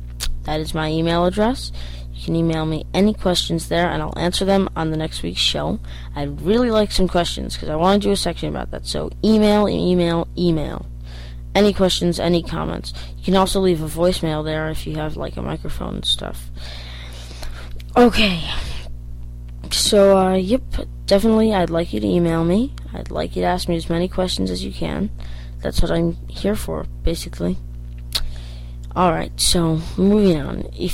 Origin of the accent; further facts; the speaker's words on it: Chicago, Illinois, United States; accent: Chicago; I call it manga because I'm from Chicago and I pronounce all my A's that way.